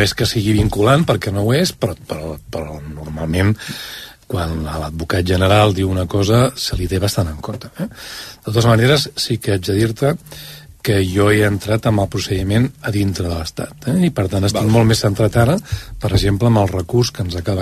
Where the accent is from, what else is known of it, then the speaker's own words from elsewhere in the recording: Terrassa, Catalonia, Spain; som de Terrassa els dos